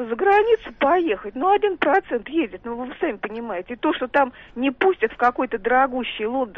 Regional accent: Moscow, Russia; Я москвичка.

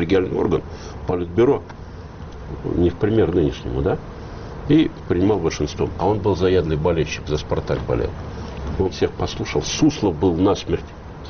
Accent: Novosibirsk, Novosibirsk Oblast, Russia; Да, я из Новосибирска, я в хоккей играл

